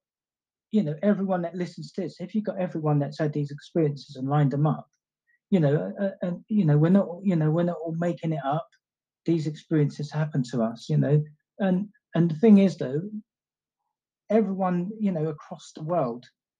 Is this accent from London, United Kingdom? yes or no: yes; London, United Kingdom; when I was growing up in London during the 1970s